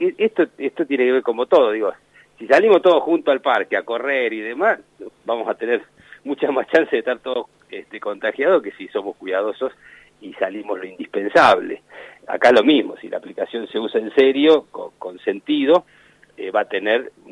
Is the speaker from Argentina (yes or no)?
yes; La Plata, Buenos Aires Province, Argentina; yo soy de La Plata